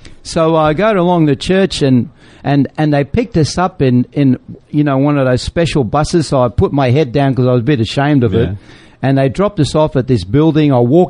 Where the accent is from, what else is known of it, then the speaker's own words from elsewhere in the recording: Australia; I'm from Australia and I'm from the jungle.